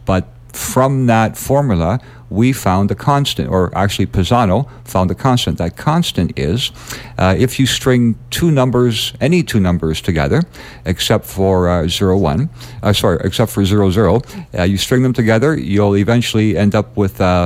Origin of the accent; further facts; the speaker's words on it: Windsor, Ontario, Canada; born and raised in Windsor, educated right here at the University of Windsor, traveled overseas, taught in Vietnam, Japan, South Korea